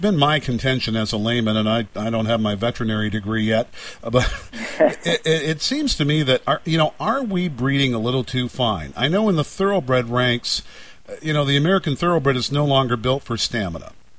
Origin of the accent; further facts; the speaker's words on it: London, Ontario, Canada; not too far from my hometown of London, Ontario